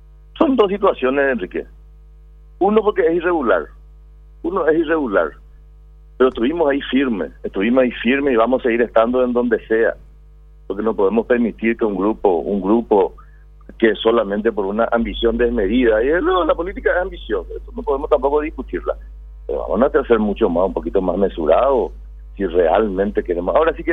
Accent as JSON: {"language": "Spanish", "town": "Coronel Oviedo", "region": "Caaguazú", "country": "Paraguay", "said": "yo soy de Coronel Oviedo, llegué anoche"}